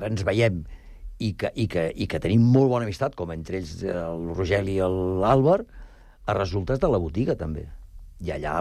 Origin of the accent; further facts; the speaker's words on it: Barcelona, Catalonia, Spain; perquè jo vinc de Gràcia, eh?